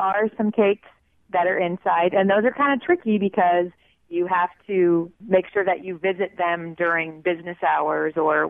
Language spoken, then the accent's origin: English; Carlisle, Illinois, United States; No, I am. I grew up in Carlisle.